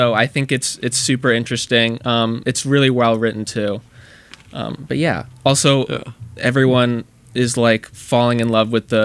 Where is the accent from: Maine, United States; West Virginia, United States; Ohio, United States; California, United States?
Ohio, United States; Cleveland; I'm a junior from Ohio, unfortunately.